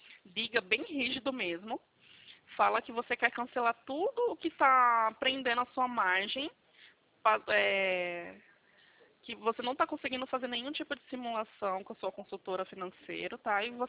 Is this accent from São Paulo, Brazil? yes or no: yes; São Paulo, Brazil; Eu sou de aqui de São Paulo.